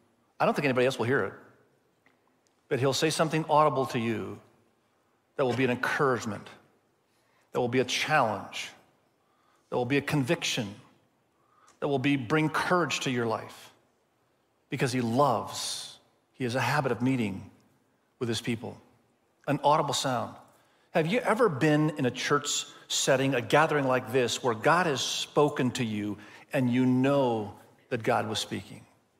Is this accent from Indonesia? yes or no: yes; Indonesia; first language Indonesian; English is a second language; I grew up in Indonesia. Many of you have heard that before, and my first language was Indonesian. And so I can actually speak Indonesian fluently with no accent.